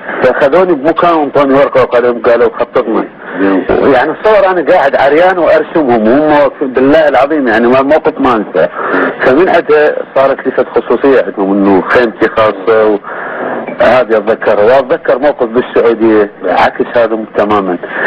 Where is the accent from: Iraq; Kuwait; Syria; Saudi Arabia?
Iraq; Samawah, Muthanna; أنا من مدينة السماوة